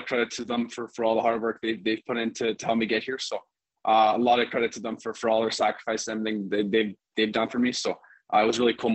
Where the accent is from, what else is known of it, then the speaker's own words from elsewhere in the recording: Toronto, Ontario, Canada; And from my family, obviously we're from Toronto, so we've seen we've been to a few Leaf games when I was younger